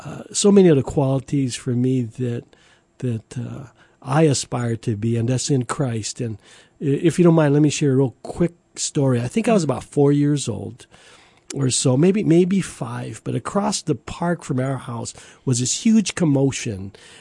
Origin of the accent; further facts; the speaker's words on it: Kekaha, Hawaii, United States; now in Ewa Beach, United States; Well, I grew up on the island of Kauai, on the west side. For those that know Kauai, it's in a former sugar plantation town of Kekaha, Kauai.